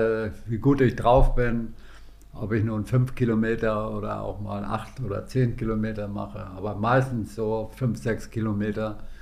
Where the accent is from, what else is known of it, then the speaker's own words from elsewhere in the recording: Grömitz, Schleswig-Holstein, Germany; born there; musste meine Mutter ausweichen nach Grömitz. Deswegen mein Geburtsort Grömitz